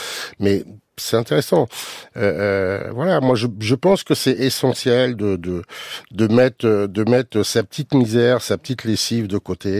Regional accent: Nanterre, Île-de-France, France; Moi, j'ai grandi à Nanterre.

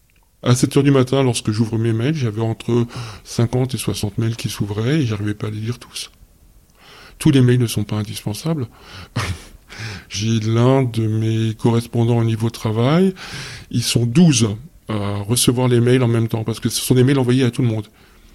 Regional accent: France; je suis un bon français franchouillard

